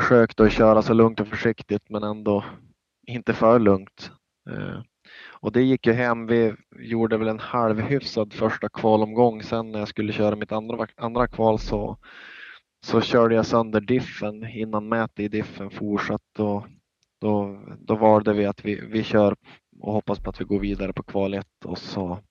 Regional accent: Norrland, Sweden; vi är båda från Norrland och båda kör stenhårt

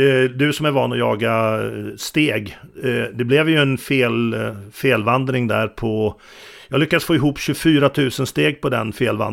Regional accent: Degerfors, Örebro County, Sweden; also born or lived in Slovenia; som kom från Slovenien som jag gjorde, utan man tvingades in i samhället på ett annorlunda sätt, och eftersom jag växte upp i Degerfors

